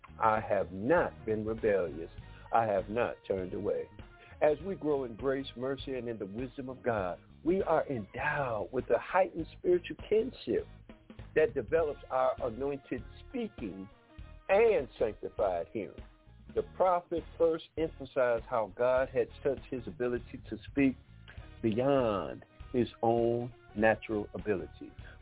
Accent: Detroit, Michigan, United States; Anyway, I grew up in Detroit, y'all, so I'm still learning my way around.

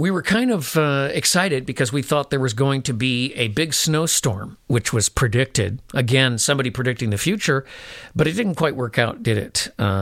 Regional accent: Illinois, United States; I was raised in Illinois, and we were taught that Abe Lincoln was the great emancipator

